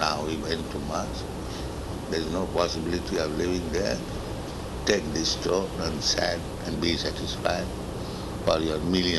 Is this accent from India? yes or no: yes; India; English is a second language; But I am full Indian, I don't believe.